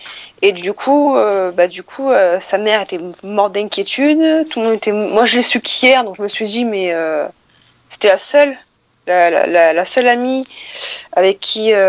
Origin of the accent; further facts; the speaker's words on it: Digne-les-Bains, Provence-Alpes-Côte d'Azur, France; Elle est originaire de ma ville natale, donc de Digne, dans les Alpes.